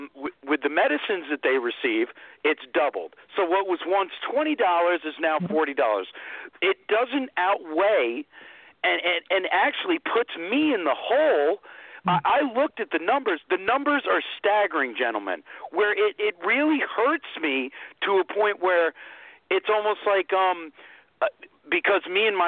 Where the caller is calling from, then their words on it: Long Island, New York, United States; from Long Island.